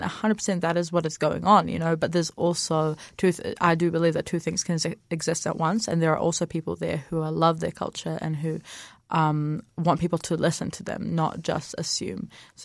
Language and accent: English; Dunedin, Otago, New Zealand; born there; Yeah, so I was born in Dunedin back in 2009.